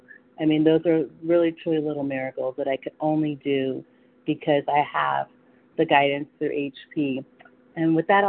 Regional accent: California, United States; Hi, good morning, Lorraine. I'm from California.

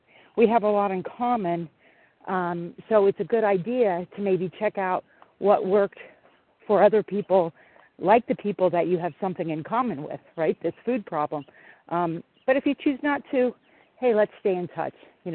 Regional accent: Florida, United States; from Florida, although I happen to be in West Virginia right now.

